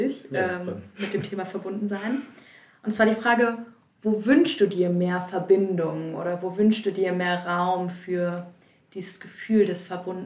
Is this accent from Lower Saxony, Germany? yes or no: yes; Hanover, Lower Saxony, Germany; ich bin 26 Jahre alt, wohne seit 2 Monaten wieder in Hannover, also ich komme hier aus der Region Hannover